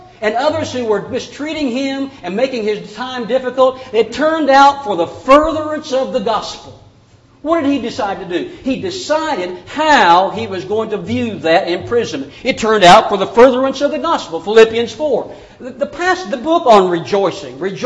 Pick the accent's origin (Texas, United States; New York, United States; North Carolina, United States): Texas, United States; I was raised in Texas. You know how those Texans are.